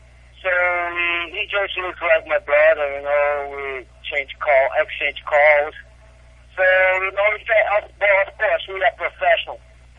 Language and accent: English; Brazil; now in United States; I am 50 American now and 50 Brazilian, so my American side was, you know, is in my side right now.